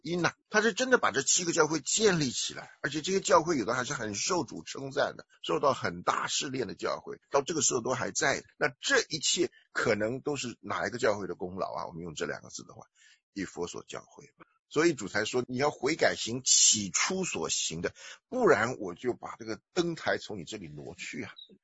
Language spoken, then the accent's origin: Chinese; China